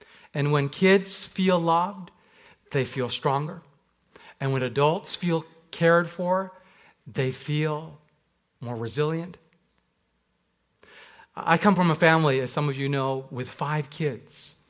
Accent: England, United Kingdom; I remember saying, you see, I'm from England

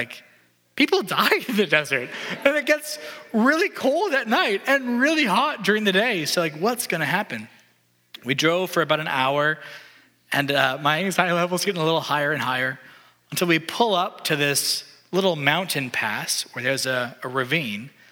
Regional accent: Calgary, Alberta, Canada; I grew up in Calgary, which in Canada is right by the mountains.

